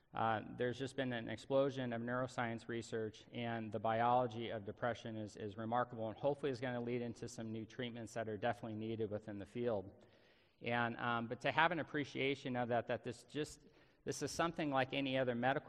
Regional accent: Tustin, California, United States; I grew up in Orange County. I actually remember Orange County when there were orange groves at one time. Grew up in Tustin

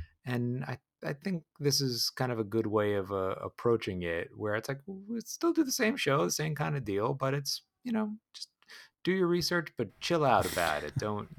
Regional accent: East Coast, United States; I'm from the East Coast too.

